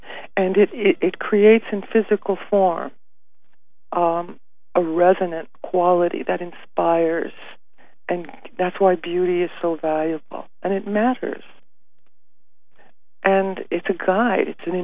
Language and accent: English; New Jersey, United States; You know, I was raised Irish Catholic, and when I went to Mexico, after being raised Irish Catholic in the East Coast in New Jersey, I went to Mexico